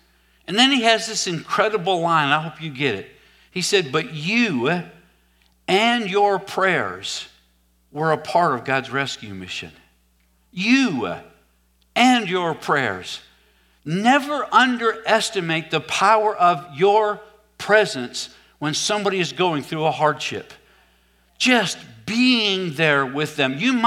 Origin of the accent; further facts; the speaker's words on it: the South, United States; I've told you before, because I'm from the South, that's a whole lot of Southern comfort.